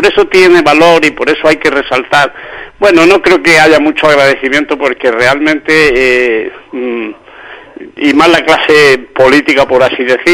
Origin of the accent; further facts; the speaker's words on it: Mojácar, Andalusia, Spain; yo pertenezco a esa generación y estoy orgulloso de lo que en aquel momento se consiguió en mi pueblo, o consiguió, yo diría, por poner un punto de reflexión importante, don Bartolomé, el maestro, un maestro humilde, natural también de Mojácar